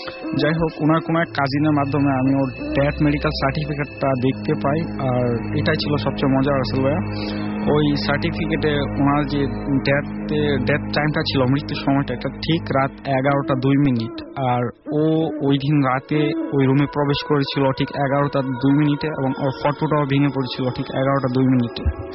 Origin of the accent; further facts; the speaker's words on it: Dhaka, Dhaka Division, Bangladesh; মিরপুর থেকে এসেছি।